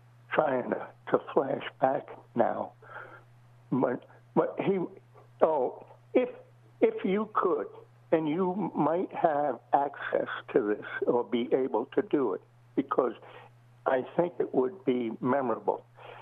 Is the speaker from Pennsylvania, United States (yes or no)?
no; Brooklyn, New York, United States; Before that, I come from Brooklyn.